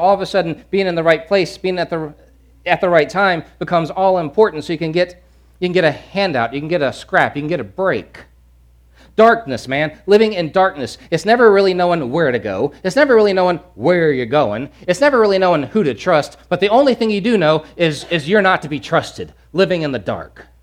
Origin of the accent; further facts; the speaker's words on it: Louisiana, United States; You know, I'm from Louisiana, which has a large African-American population.